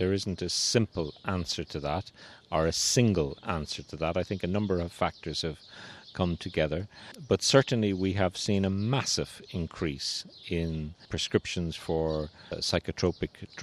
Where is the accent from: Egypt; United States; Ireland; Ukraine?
Ireland; I come from Ireland, and when I was growing up, Ireland was a very Catholic country.